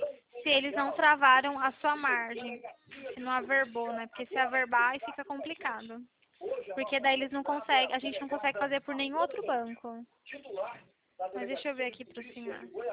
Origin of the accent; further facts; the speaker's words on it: São Paulo, Brazil; Eu sou de São Paulo.